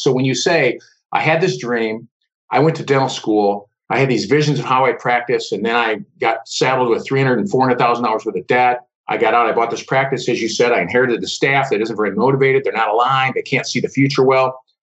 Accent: Detroit, Michigan, United States; And the reason it's really easy for me to say is I'm from the Detroit metropolitan area.

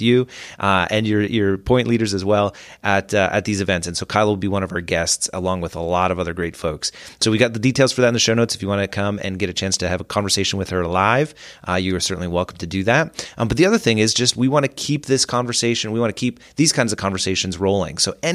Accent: New Brunswick, Canada; And then I'm from New Brunswick, so East Coast.

